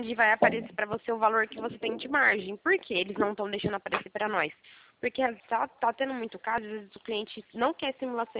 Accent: São Paulo, Brazil; Não, eu sou de São Paulo.

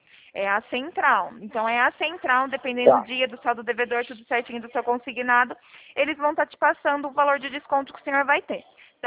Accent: São Paulo, Brazil; Sou de São Paulo. Na verdade, sou daqui do interior de São Paulo.

